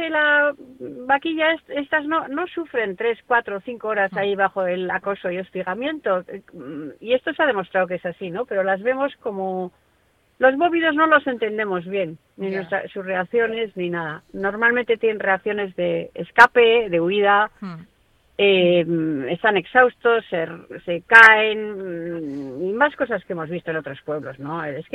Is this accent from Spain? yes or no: yes; Algorta, Basque Country, Spain; Hace mucha pena porque es mi pueblo, yo me he criado ahí en el Puerto Viejo, en la playa y tal.